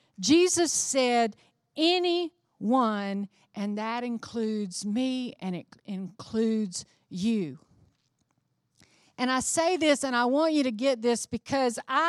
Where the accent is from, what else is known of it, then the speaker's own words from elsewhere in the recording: United States; You know, being an American, being an ignorant American of the rest of the world.